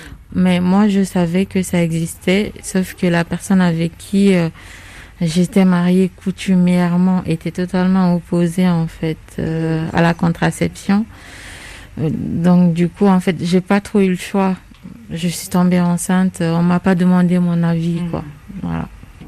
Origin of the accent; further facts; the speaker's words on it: Guinea; Ah, Guinée-Conakry. Ouais, Guinée-Conakry.